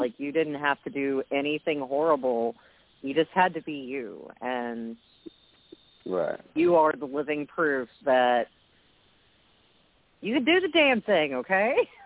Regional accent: Little Rock, Arkansas, United States; I mean, you're from Memphis, you know, I'm from Little Rock, but Memphis is our sister town and actually my second home.

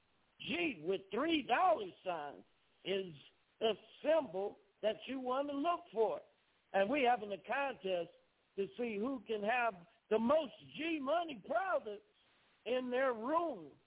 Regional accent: Los Angeles, California, United States; born or raised there

